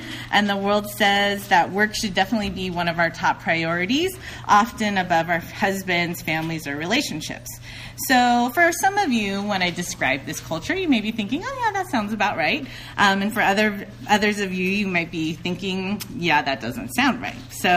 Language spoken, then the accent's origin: English; California, United States; I grew up in Orange County, so close, down the street, Huntington Beach.